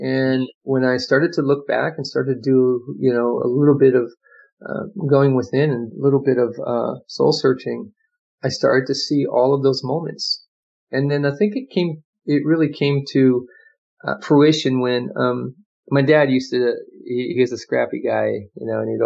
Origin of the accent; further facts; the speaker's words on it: San Leandro, California, United States; because I come from San Leandro, I talked about that.